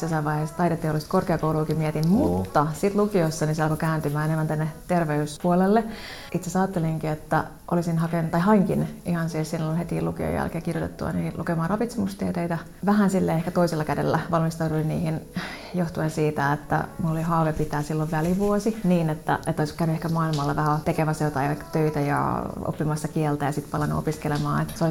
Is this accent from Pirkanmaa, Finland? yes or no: no; Pori, Satakunta, Finland; now in Helsinki, Finland; Nyt mä tulin tuolta Helsingistä Lauttasaaresta, mutta nyt alun perin on tuolta länsirannikolta.